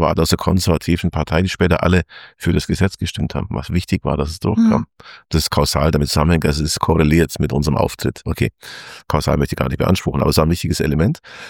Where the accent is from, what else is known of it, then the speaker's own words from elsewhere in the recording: Marktoberdorf, Bavaria, Germany; ich komme aus dem Ortmarkt Oberdorf, wo Fendt ist, die große Traktorenfirma Fendt, und meine halbe Familie arbeitet da.